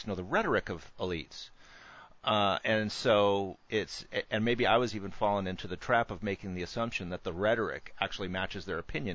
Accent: United States; somebody like automatically disliked me because I was from the United States.

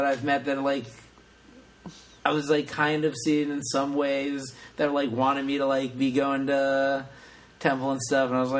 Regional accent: Florida, United States; Well, because I'm from South Florida, which is basically, like, New York, Miami.

